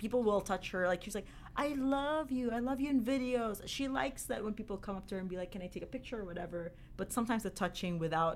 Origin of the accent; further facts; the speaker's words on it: Philippines; I'm 100% Filipino that grew up and was born and raised in the Philippines.